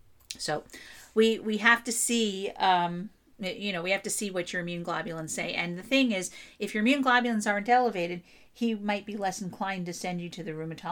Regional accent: East Windsor, New Jersey, United States; And I always get excited when I go to East Windsor, Connecticut, because I grew up in East Windsor, New Jersey.

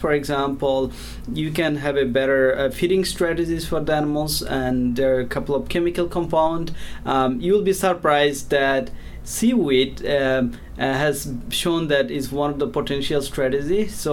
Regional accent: Bangladesh; English is a second language; moved away as an adult; I did my undergrad back home in Bangladesh. So I'm originally from Bangladesh, and I grew up in a crop livestock integrated farms.

